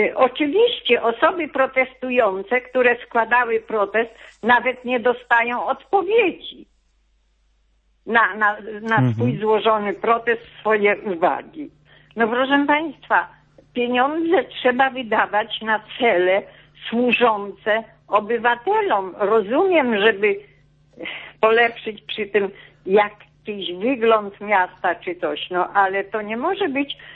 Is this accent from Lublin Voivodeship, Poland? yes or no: yes; Lublin, Lublin Voivodeship, Poland; Jestem lublinianką, chociaż w tej chwili nie telefonuję z Lublina. Jestem tu urodziny.